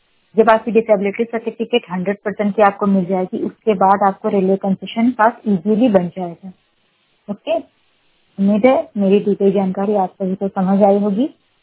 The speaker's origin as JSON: {"language": "Hindi", "region": "Jharkhand", "country": "India", "said": "झारखंड राशि से हूँ।"}